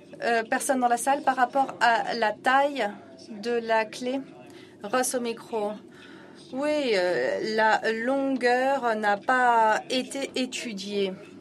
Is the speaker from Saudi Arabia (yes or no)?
yes; Saudi Arabia; je suis d'Arabie Saoudite.